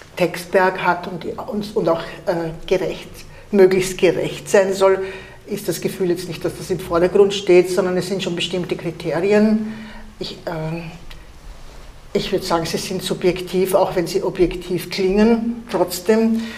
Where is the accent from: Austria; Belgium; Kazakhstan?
Austria; German is a second language; also born or lived in Iraq; Ich bin im Irak geboren worden und bin als Kind schon nach Österreich gekommen. Ich habe meine erste Sprache mehr oder weniger verloren. Also ich habe nicht deutsche Muttersprache, habe aber immer nur auf Deutsch geschrieben.